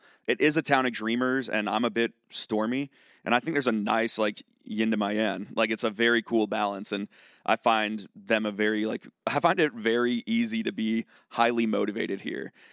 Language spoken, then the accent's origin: English; Charlottesville, Virginia, United States; like, I'm from Charlottesville, Virginia. That's a very intellectual town.